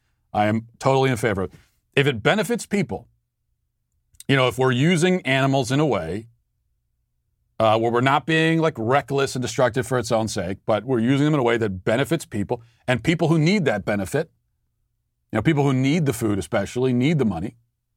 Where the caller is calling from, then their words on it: Namibia; I'm from Namibia, and here there's a lot of trophy hunting.